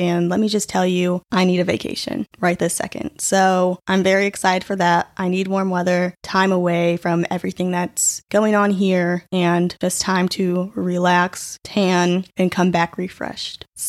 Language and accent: English; Illinois, United States; also born or lived in Chicago; I was born in Chicago but lived in the suburbs, but then over time my family decided to move to rural Illinois in the hopes of settling down and giving my older sister and I a close-knit community to grow up in.